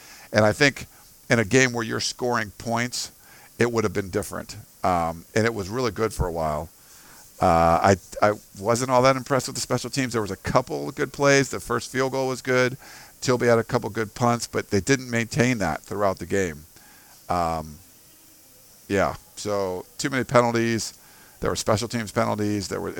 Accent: Houston, Texas, United States; I grew up in Houston and my dad played.

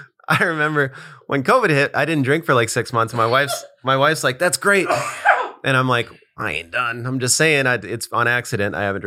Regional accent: Midwest, United States; I knew the mixins cause I grew up in the Midwest and a lot of people do that.

